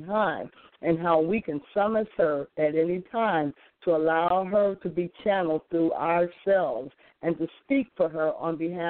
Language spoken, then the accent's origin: English; Gary, Indiana, United States; He immediately noticed that I was from Gary, Indiana, and formed kinship with my family